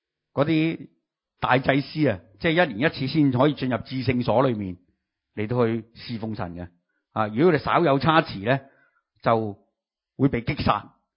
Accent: Hong Kong; 即係我哋香港人都应该有啲熟悉係咪

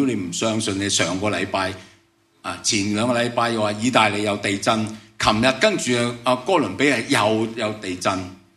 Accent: Guangdong, China; 所以我们中国人呢，我们广东人呢，吃了饭未啊？

